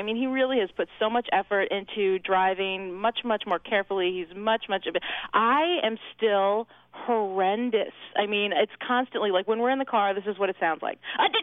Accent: New York, United States; Oh, I'm from New York. I'm sorry.

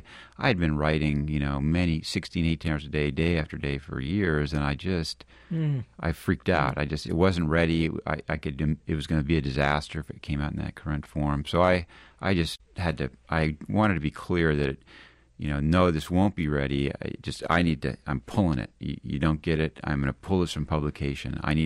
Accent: Oregon, United States; I grew up in Oregon, which is a Pac-10 school, Oregon State University.

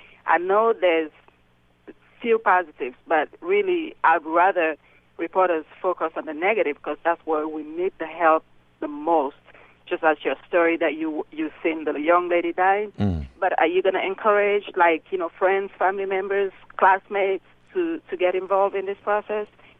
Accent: Sierra Leone; now in Nashville, United States; I am from Sierra Leone, West Africa

